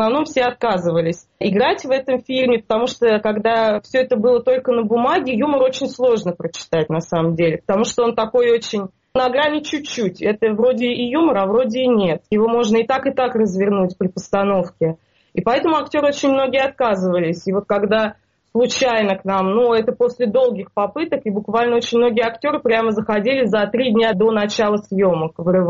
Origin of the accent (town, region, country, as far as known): Kineshma, Ivanovo Oblast, Russia